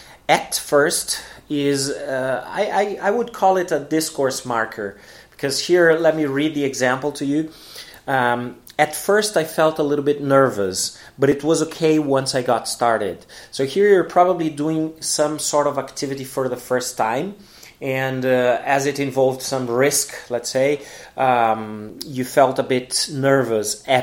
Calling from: Porto Alegre, Rio Grande do Sul, Brazil; English is a second language

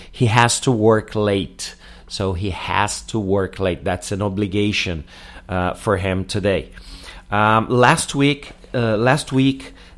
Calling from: Porto Alegre, Rio Grande do Sul, Brazil; English is a second language

